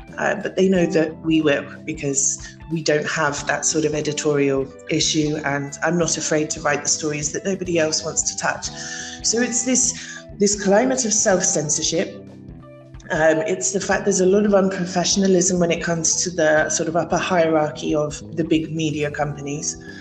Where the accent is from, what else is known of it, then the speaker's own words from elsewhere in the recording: United Kingdom; now in Albania; I'm British